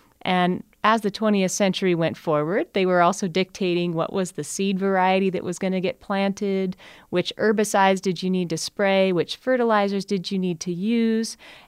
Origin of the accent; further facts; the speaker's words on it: Missoula, Montana, United States; I am from Missoula.